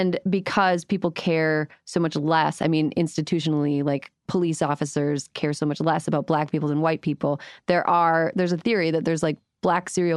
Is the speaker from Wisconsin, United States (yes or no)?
yes; Wisconsin, United States; They're Eastern Wisconsin. I'm from Western Wisconsin.